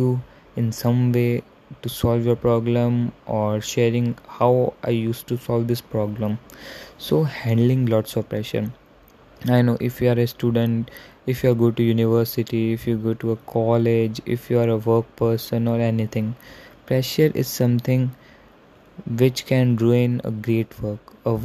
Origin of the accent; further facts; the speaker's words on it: India; I'm a teenager from India.